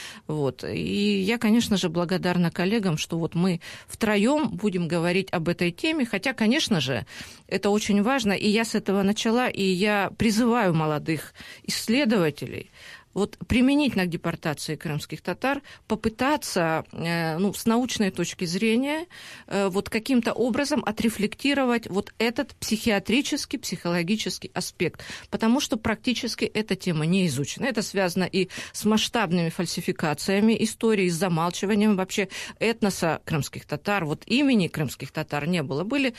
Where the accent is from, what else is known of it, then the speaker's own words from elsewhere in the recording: Zaporizhzhia Oblast, Ukraine; born there; я родилась в Запорожской области.